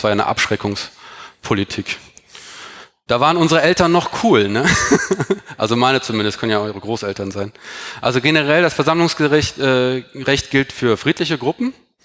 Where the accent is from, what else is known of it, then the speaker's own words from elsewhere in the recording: North Rhine-Westphalia, Germany; Und in Nordrhein-Westfalen, da wo ich herkomme